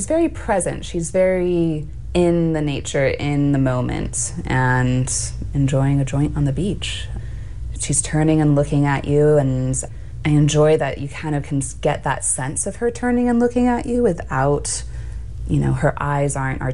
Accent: Utah, United States; also born or lived in Las Vegas; That was mainly in Utah. I was born in Las Vegas, but we spent some time in Utah.

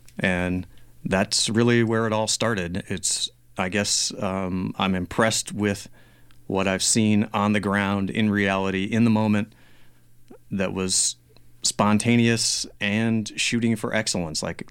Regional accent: Alabama, United States; now in Portland, United States; I grew up in Alabama, and there is no community radio going on in Alabama.

